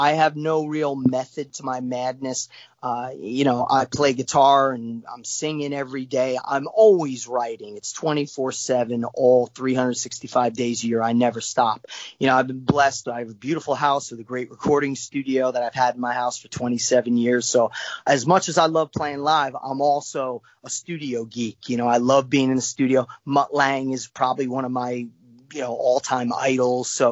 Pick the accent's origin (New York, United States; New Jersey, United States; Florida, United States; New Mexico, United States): New Jersey, United States; Paramus; I'm from Paramus